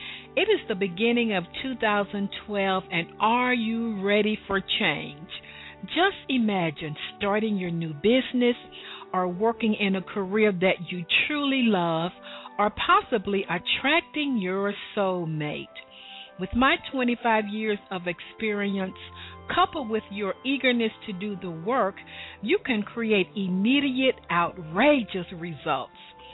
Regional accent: the South, United States; accent: southern; Between my southern accent and your Australian accent, we're going to have a great time tonight.

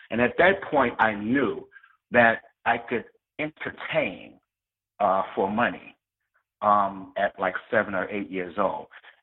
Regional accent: New York City, New York, United States; also born or lived in Washington, D.C.; and I grew up in Harlem. I was born in Washington, D.C., but I was raised in Harlem, New York.

